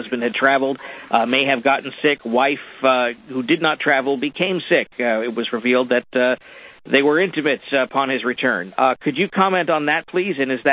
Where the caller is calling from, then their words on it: Florida, United States; Here, I'm calling from South Florida.